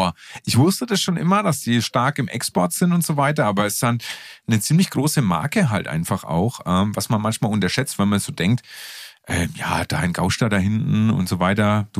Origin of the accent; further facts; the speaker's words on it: Bamberg, Bavaria, Germany; Ich sag, ey, ich komme wirklich aus Bamberg, ne?